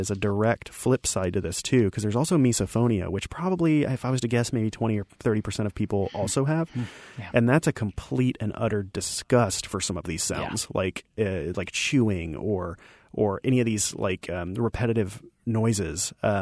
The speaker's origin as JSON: {"language": "English", "region": "Arkansas", "country": "United States", "said": "And I'm from Arkansas, and you might be able to hear little things here or there in the way that I speak, but I've spent 20 plus years of my adult life stripping away all of where I came from"}